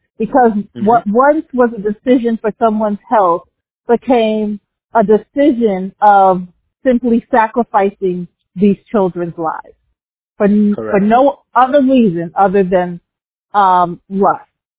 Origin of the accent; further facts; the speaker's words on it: New York City, New York, United States; Those of you who know me, I'm from New York. I'm from the Bronx.